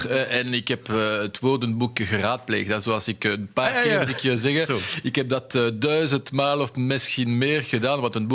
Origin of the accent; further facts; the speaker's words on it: Namur, Wallonia, Belgium; Dutch is a second language; als ik me een beetje laat gaan, dan zul je onmiddellijk horen dat ik wel van Wallonië kom. Zelf dat ik van Namen kom.